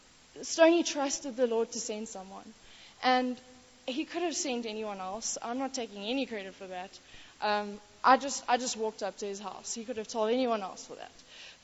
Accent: England, United Kingdom; going to the Dikaroa, you know, as an English girl, so you know how everyone says you go to like Lesotho or something and the culture is so different.

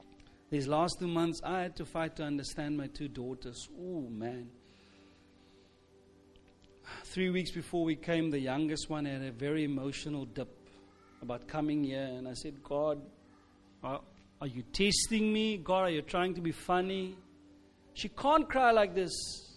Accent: South Africa; I'm from South Africa.

